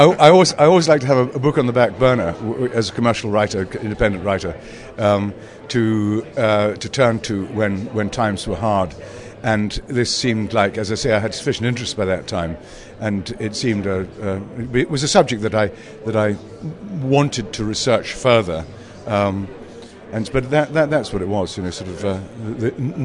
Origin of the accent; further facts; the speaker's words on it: Isle of Arran, Scotland, United Kingdom; I was brought up on the Isle of Arran